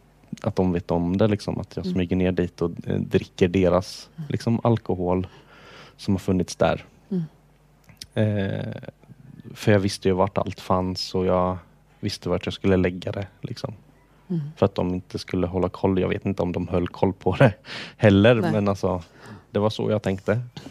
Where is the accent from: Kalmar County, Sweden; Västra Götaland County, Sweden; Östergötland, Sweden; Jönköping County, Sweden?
Jönköping County, Sweden; Jönköping; also born or lived in Visingsö; och jag är föddes här i Jönköping. Så jag är uppvuxen här men har levt hela 19 år på Visingsö.